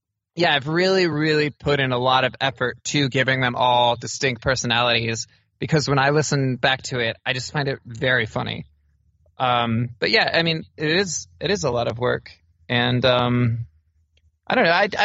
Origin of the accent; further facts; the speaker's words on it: Texas, United States; Well, I was raised in Texas, deep in the heart, the left ventricle.